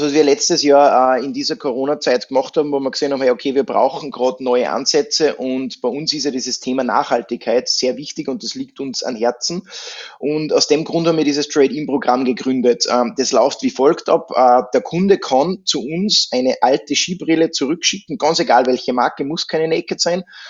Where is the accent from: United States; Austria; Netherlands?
Austria; bei uns in Österreich